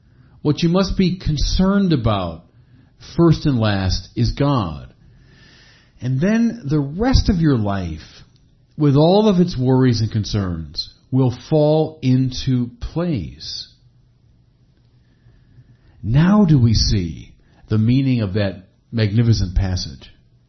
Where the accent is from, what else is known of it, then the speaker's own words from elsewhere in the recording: Chicago, Illinois, United States; that's what dominates the skyline of my hometown, the great city of Chicago.